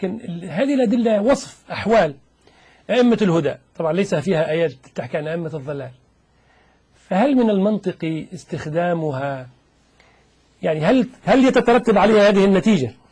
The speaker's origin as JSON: {"language": "Arabic", "country": "Tunisia", "said": "أنت من لبنان وأنا من تونس"}